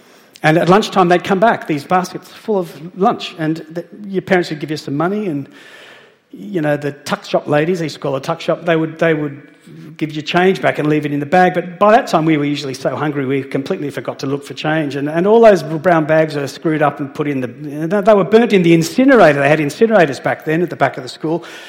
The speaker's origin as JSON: {"language": "English", "country": "Papua New Guinea", "tie": "born or raised there", "said": "Came out looking like most of the kids I grew up with in Papua New Guinea, and with $60."}